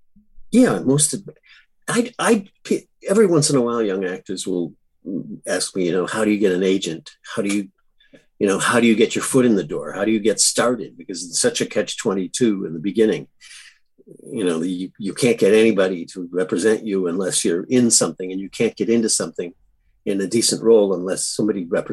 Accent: Buffalo, New York, United States; I grew up in Buffalo. So I like the seasons.

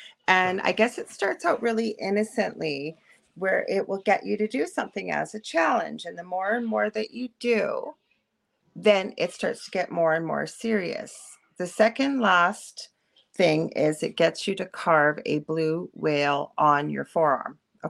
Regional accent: Canada; But guess what? I'm Canadian and Dave is American.

